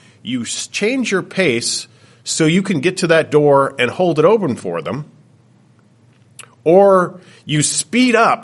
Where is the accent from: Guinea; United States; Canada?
Canada; Growing up in Canada, there's a couple of things that you do as a Canadian